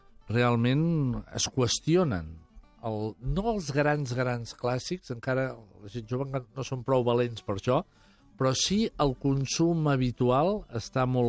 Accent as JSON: {"language": "Catalan", "region": "Piedmont", "country": "Italy", "second_language": "Catalan", "said": "Jo soc de Piemonte"}